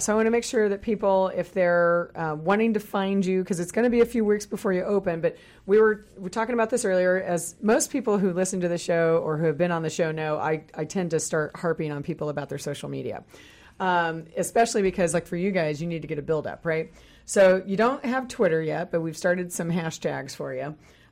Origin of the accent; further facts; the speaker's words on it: Kansas, United States; I was thinking. No, I grew up in Kansas, so we were surrounded by Coors and Budweiser.